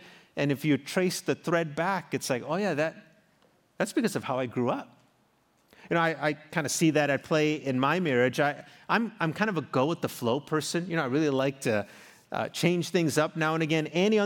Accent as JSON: {"language": "English", "country": "South Africa", "tie": "born or raised there", "accent": "South African", "moved": "yes", "said": "boy, I used to have this sophisticated South African accent. And every time I travel back to my home country, my childhood accent starts to show up."}